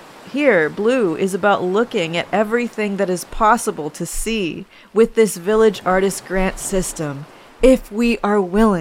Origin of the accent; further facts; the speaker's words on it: Manitoba, Canada; now in Toronto, Canada; Growing up in Manitoba, I dreamt of going to Montreal and studying music there.